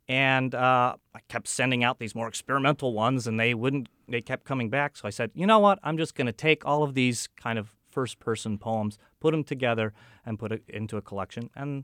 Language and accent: English; Chicago, Illinois, United States; I grew up in Chicago, and for whatever reason, my sports allegiances remain there.